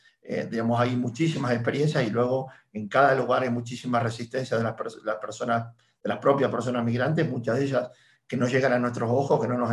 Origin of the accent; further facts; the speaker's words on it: Mauritania; Por ejemplo, yo soy de Mauritania y Mauritania no me reconoce como de ese país.